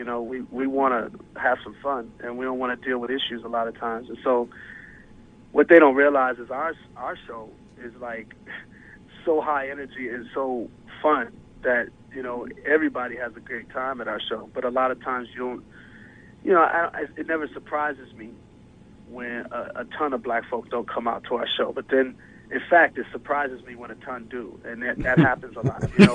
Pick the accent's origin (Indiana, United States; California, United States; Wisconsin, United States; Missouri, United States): Wisconsin, United States; Milwaukee; You know, I'm from Milwaukee, where I was born and raised, and Michigan is sort of one of our neighboring joints